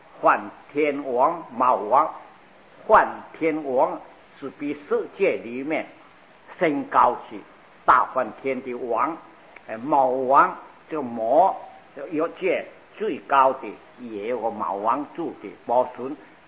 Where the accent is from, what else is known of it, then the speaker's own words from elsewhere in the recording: China; 我们中国人是喜欢这样的抱起来